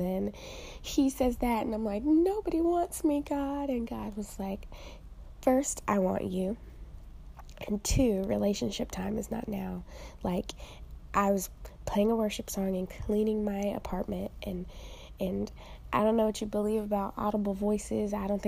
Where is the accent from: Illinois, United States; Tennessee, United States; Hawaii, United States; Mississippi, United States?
Illinois, United States; Chicago; I am from Chicago